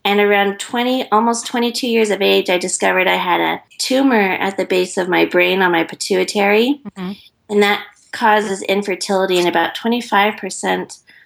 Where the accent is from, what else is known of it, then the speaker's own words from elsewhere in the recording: United States; now in Europe; But I'm an American living in Europe, so it was a lot more difficult.